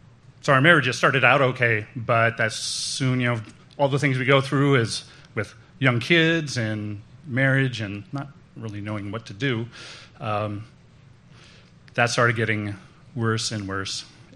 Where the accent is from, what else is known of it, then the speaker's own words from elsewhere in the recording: Eureka, California, United States; now in Roseville, United States; I grew up in Eureka, up in Northern California, small town, traditional family.